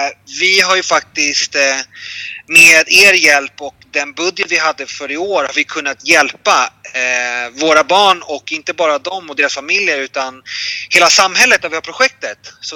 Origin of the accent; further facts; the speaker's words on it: Sweden; now in Colombia; Så jag pratar med familjen hemma i Sverige